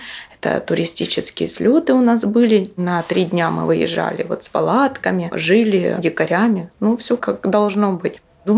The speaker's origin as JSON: {"language": "Russian", "town": "Donetsk", "region": "Donetsk Oblast", "country": "Ukraine", "moved": "yes", "lives_now": "Murmansk, Russia", "said": "В Мурманск, вообще в Российскую Федерацию, я приехала в 2014 году как беженец, потому что я сама из Украины, с Донецка, и приехала сюда уже, когда начались боевые действия на Донбассе."}